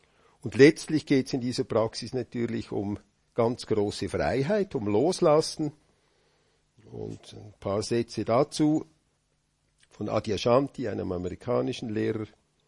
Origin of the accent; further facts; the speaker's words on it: Zug, Switzerland; wo ich aufgewachsen bin, da war mal am Regierungsgebäude in Zug eine große Mauer